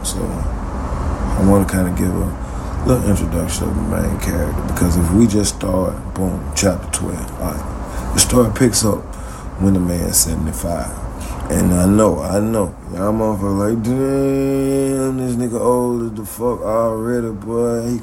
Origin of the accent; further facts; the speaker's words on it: United States; I'm from the United States, so you know, our system is set up to where legally you're grown at 21, okay?